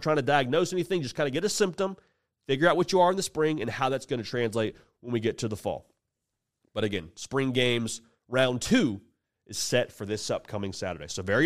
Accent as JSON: {"language": "English", "region": "West Coast", "country": "United States", "said": "I'm from the West Coast, so In-N-Out's a staple out there."}